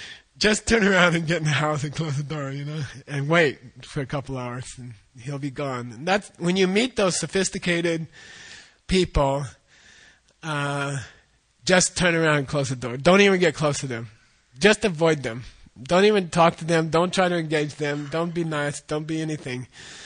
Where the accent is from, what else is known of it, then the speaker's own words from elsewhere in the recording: Arizona, United States; My father taught me. We grew up in Arizona.